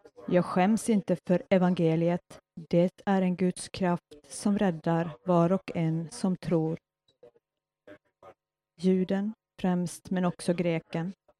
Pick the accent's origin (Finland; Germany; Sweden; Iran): Finland; Pyhäjoki, North Ostrobothnia; de sommarmöten som hölls i Pyhäjoki för ett år sedan. Det var i min hemort.